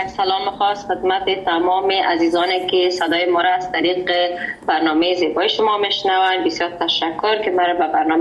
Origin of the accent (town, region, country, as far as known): Sydney, New South Wales, Australia; born or raised there